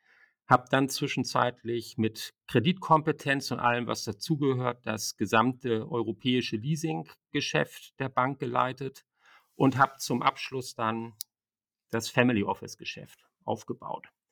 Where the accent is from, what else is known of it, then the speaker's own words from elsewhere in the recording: Hamburg, Germany; born there; now in Butzbach, Germany; gebürtig in Hamburg, bin inzwischen seit knapp 30 Jahren hier in der Frankfurter Region beheimatet. Wir leben in Butzbach